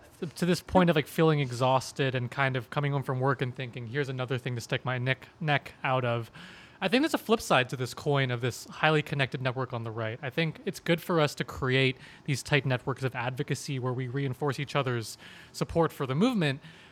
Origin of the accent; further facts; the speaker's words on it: Philippines; I'm Filipino, I recently went back to my home country of the Philippines